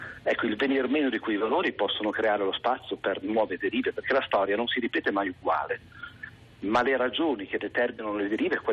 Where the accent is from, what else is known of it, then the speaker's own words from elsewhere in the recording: Turin, Piedmont, Italy; sono torinese anch'io